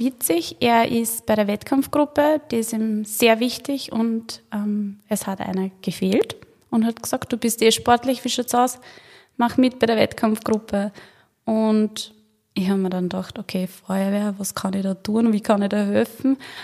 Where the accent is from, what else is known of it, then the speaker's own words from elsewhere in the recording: Mödling, Lower Austria, Austria; now in Thal, Austria; Also ich komme ursprünglich aus Mödling, habe dann meinen Ehemann kennengelernt und ja, so bin ich auf Thal gezogen.